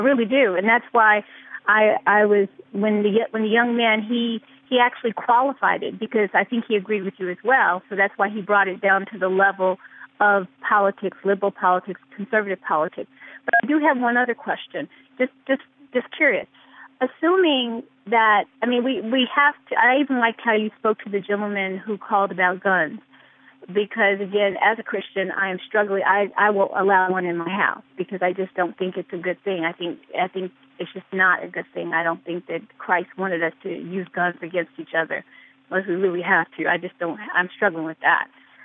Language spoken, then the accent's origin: English; Denver, Colorado, United States; And maybe I'm a Pollyanna. I'm really from Denver.